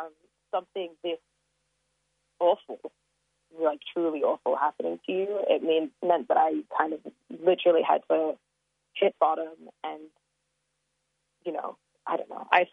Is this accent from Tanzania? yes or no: yes; Tanzania; now in Sydney, Australia; My home country of Tanzania, it's illegal to be gay there.